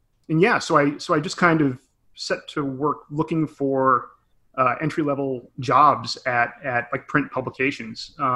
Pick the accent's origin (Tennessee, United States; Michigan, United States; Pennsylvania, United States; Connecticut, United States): Connecticut, United States; growing up, I was just a kid growing up in suburban Connecticut. I lived there my entire life.